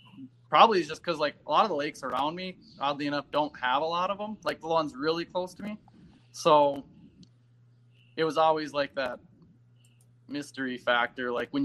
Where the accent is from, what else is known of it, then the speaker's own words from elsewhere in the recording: Poplar, Wisconsin, United States; Yeah, so I'm from Poplar, Wisconsin. I'm sure absolutely nobody knows where that is.